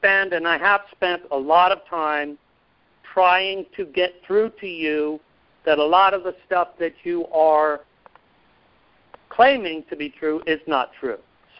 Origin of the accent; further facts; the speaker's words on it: New Jersey, United States; now in California, United States; because I come from New Jersey. I know what New Jersey's like. I moved to California, and I know what California is like.